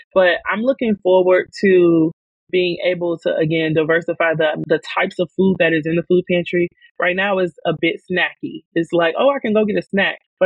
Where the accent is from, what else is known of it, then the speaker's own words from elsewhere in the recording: Chicago, Illinois, United States; I'm from around the way. Like I'm from the South Side of Chicago.